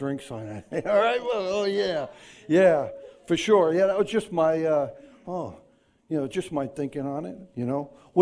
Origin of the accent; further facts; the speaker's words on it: New York, United States; moved away as an adult; now in Isle of Man; I grew up, obviously, I'm not a Manxie yet, but, you know, I grew up in New York.